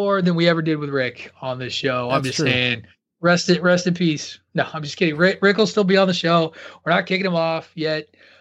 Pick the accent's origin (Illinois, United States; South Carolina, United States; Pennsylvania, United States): Illinois, United States; Because I live, I grew up in Illinois.